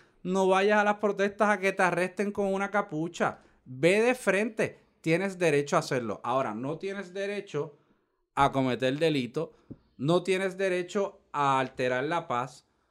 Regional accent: Puerto Rico; Los dos somos ciudadanos de Puerto Rico.

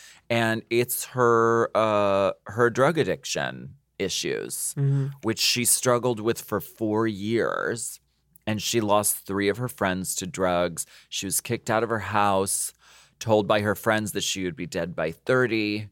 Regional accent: New York, United States; I'm Italian. I'm from New York. Forgotten the gays. I'm Italian. It's funny. I'm Italian.

